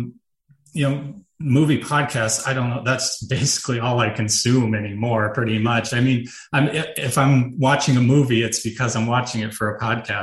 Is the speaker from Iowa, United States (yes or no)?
yes; Des Moines, Iowa, United States; I'm coming from Iowa.